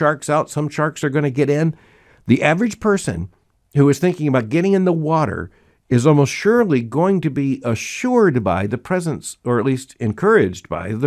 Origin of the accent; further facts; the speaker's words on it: Florida, United States; I've been fascinated with sharks ever since I was a little boy, and growing up in Florida, by the way